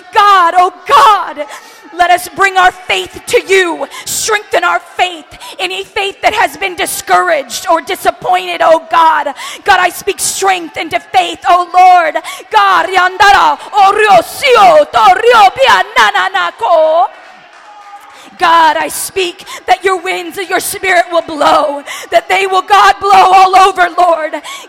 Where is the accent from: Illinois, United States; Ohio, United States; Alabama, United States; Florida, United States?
Florida, United States; I'm from Florida in the United States.